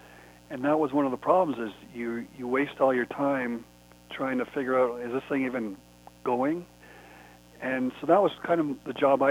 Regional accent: Ottawa, Ontario, Canada; I grew up in Ottawa, Ontario, Canada

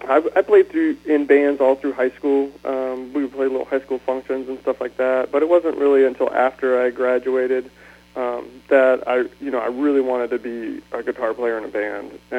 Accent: San Diego, California, United States; San Diego. I was born and raised in San Diego.

